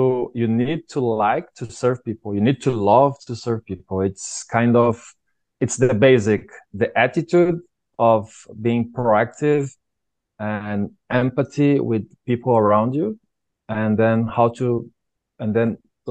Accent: São Paulo, Brazil; English is a second language; moved away as an adult; now in Canada; I'm from Brazil. Yes, I'm originally from São Paulo, and I've been living here in Canada for 3 years.

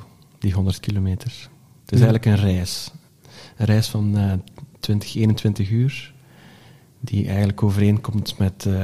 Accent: Ronse, East Flanders, Belgium; Ja, ik kom van Ronse. Mm-hmm. Dat is diep in Oost-Vlaanderen. Eigenlijk praktisch tegen de grens van Henegouwen. Maar ik zit daar goed.

